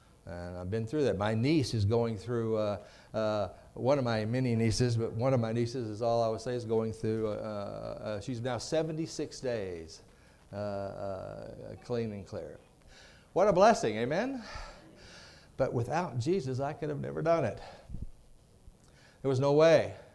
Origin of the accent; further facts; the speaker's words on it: Texas, United States; By the way, I'm from Texas. I just want to let you get that done and over with right up front.